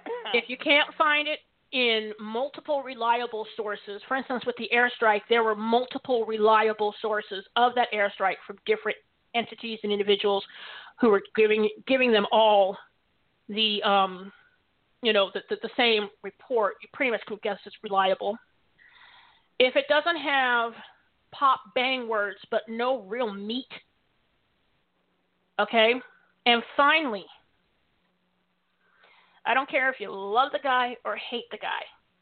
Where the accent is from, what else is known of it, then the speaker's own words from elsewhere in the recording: Puyallup, Washington, United States; There was a local Puyallup newspaper here. Yeah, I just said my hometown, Puyallup, Washington.